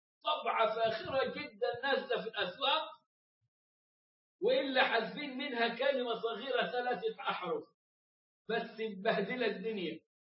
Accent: Egypt; وكانوا المشايخ الكبار عندنا في مصر وسجلوا القرآن على الاسطوانات

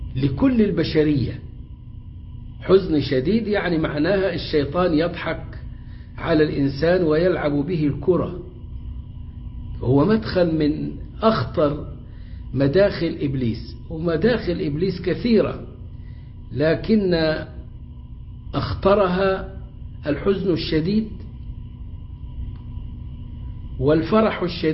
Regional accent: Egypt; accent: Egyptian; يعني بلهجتنا المصرية يموتوا فطيس

